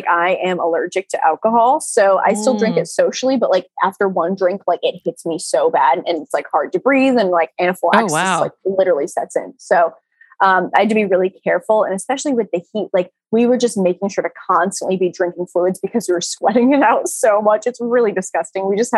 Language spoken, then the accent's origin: English; Rhode Island, United States; I'm from Rhode Island.